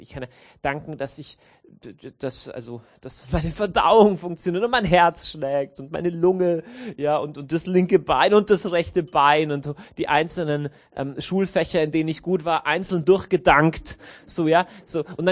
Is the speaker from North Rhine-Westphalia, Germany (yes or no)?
no; Deggendorf, Bavaria, Germany; now in Munich, Germany; Ich komme gebürtig ursprünglich aus dem Niederbayerischen.